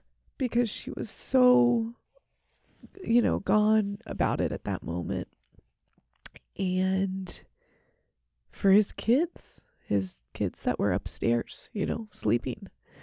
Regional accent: Cincinnati, Ohio, United States; So we were raised here in Cincinnati. We were raised Catholic and set a great foundation for our faith.

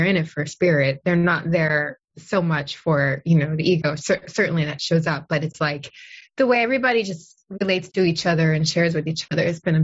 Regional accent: United States; And I was a rebel because I came from the United States. I was like the only American at this all girls Catholic school.

